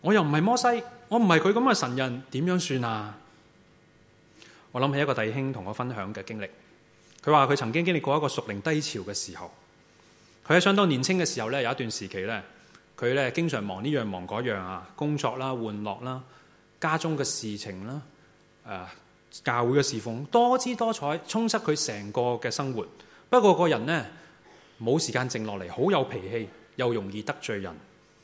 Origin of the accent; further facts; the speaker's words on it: Hong Kong; 你知道我們香港人很喜歡聽的